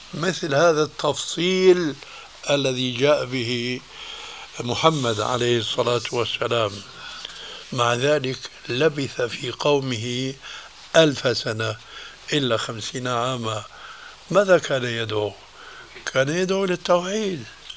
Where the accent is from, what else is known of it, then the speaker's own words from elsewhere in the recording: Syria; هم يقولون عندنا في سوريا خير الذقون إشارة تكون